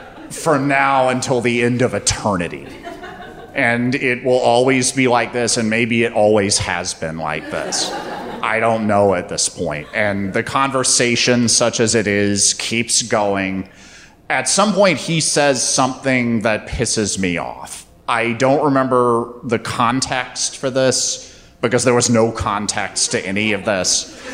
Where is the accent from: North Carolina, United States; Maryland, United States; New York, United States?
North Carolina, United States; I grew up in North Carolina. I go to school in Athens. I work for a magazine. I have a single mom who lives in Asheville.